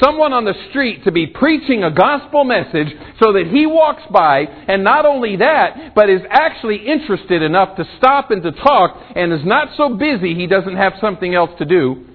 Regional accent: Arizona, United States; I know Lindell doesn't believe me, but I grew up in Arizona.

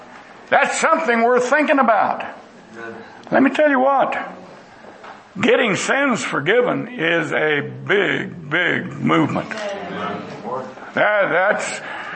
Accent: Texas, United States; born there; I thank God I was born in Texas.

